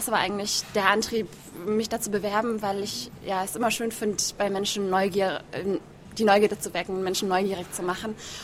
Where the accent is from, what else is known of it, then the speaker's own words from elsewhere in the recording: Passau, Bavaria, Germany; ich komme aus Bayern, kann aber jetzt mir auch nicht anmaßen, dass ich Bayern repräsentiere.